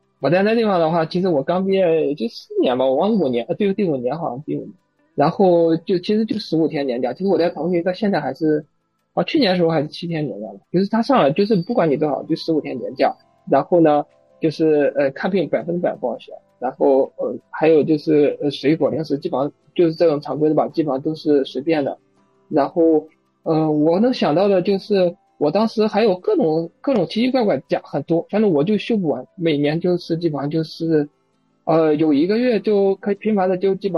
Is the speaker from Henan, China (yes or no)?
yes; Henan, China; 因为我本身是河南的